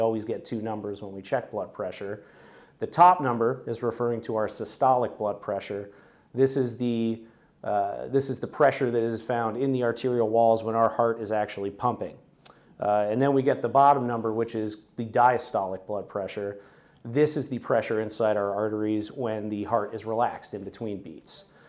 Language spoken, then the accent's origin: English; Kennesaw, Georgia, United States; So I grew up in Kennesaw, just a little ways away from here, and went to college at UGA.